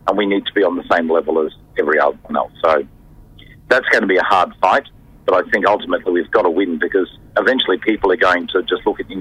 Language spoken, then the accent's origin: English; Rockhampton, Queensland, Australia; Rockhampton is my hometown. It's where I was born and raised and learned to be gay. My parents still live there.